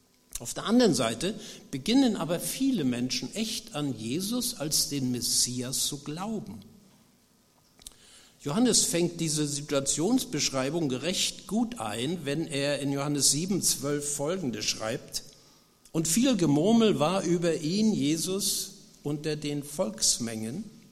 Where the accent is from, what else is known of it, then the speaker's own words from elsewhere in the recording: Grimmen, Mecklenburg-Vorpommern, Germany; ich komme ursprünglich aus Grimmen, aus der Gemeinde Stralsund